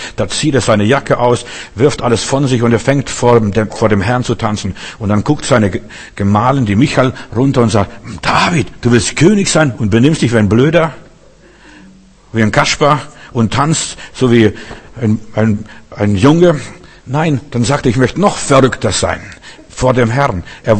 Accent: Klaipeda, Klaipėda County, Lithuania; Bei uns in Memel, wo ich herkomme, wo ich aufgewachsen bin, da ist das ganze Land voller Störchernester.

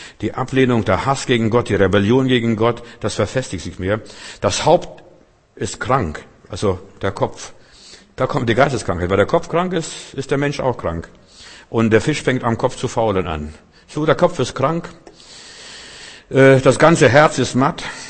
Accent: Klaipeda, Klaipėda County, Lithuania; in Memel, wo ich aufgewachsen bin

